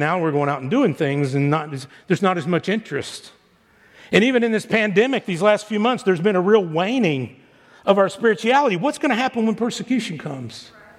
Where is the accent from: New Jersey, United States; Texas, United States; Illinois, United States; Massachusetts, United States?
Texas, United States; And I'm from Texas, and for a long time I've embraced capital punishment